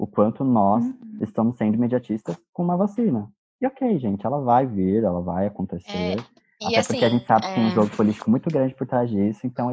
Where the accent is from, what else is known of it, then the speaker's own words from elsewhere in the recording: São Paulo, Brazil; nós somos de São Paulo